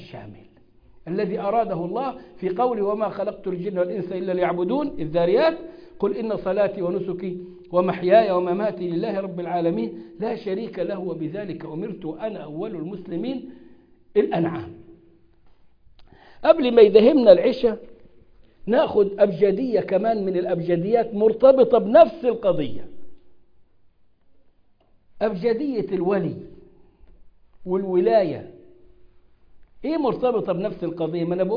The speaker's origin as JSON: {"language": "Arabic", "country": "Egypt", "said": "سيدنا الحسين اللي موجود عندنا في مصر في بيقولوا في مسجد الحسين وفي جبانة أسوان"}